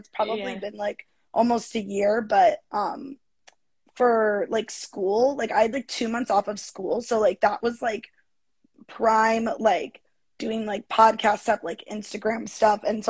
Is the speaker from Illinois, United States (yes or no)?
yes; Chicago, Illinois, United States; I'm from the Chicagoland area, from Chicago, Illinois.